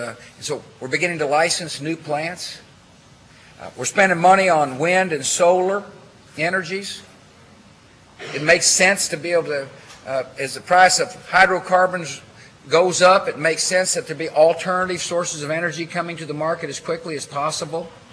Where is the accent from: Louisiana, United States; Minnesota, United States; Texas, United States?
Texas, United States; I got a few of them in my home state of Texas.